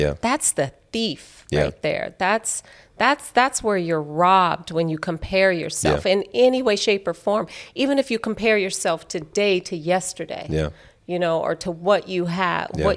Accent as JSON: {"language": "English", "town": "Las Vegas", "region": "Nevada", "country": "United States", "tie": "born or raised there", "said": "growing up in Vegas"}